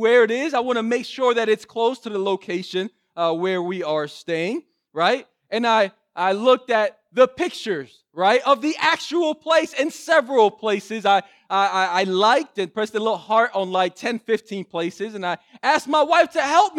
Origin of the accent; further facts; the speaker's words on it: Orlando, Florida, United States; we are going to a conference, the Exponential Conference in Orlando, Florida, my hometown